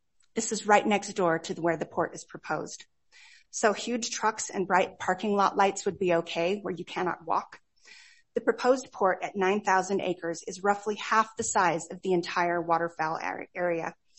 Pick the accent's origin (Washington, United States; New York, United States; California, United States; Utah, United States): Utah, United States; Hooper; I'm a resident of Hooper and a small business owner. I grew up in Hooper, and we are raising our family here because it's one of the best small towns in America.